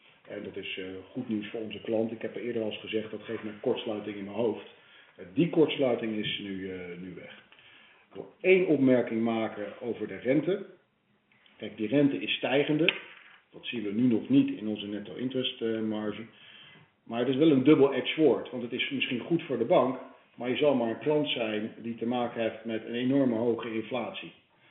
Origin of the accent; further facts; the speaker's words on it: Berlin, Germany; born there; Dutch is a second language; Ik ben zelf geboren in Berlijn.